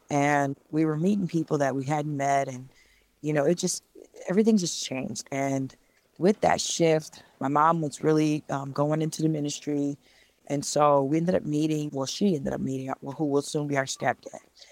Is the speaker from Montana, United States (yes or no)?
no; Illinois, United States; now in Indiana, United States; I'm originally from Illinois. I currently live in Indiana. And in Illinois, we grew up in like a project area.